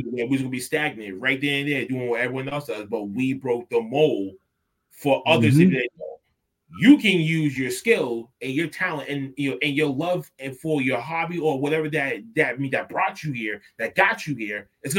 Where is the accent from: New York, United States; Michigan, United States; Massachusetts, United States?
Massachusetts, United States; Boston; because I'm from South Boston. I grew up in Southie and you grew up in East.